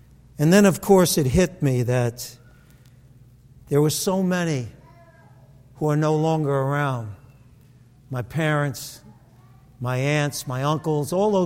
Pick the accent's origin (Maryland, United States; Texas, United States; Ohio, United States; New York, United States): New York, United States; Brooklyn; we would go to Grant Street in Brooklyn because we grew up in Brooklyn. Can anything good come out of Brooklyn, right?